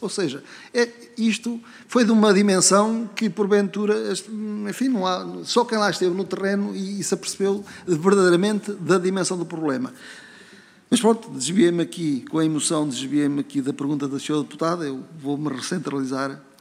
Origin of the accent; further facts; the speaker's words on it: Penela, Centro, Portugal; now in Figueiró dos Vinhos, Portugal; eu sou natural do Conselho de Penela, nem sou natural... Mas o meu, eu vivo em Figueirão dos Vinhos e considero-me um figueirense. Considero-me um figueirense. Também um penelense e um figueirense.